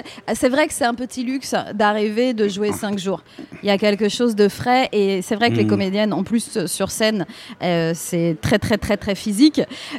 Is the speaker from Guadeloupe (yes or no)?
yes; Guadeloupe; Parce que moi, je suis guadeloupéenne.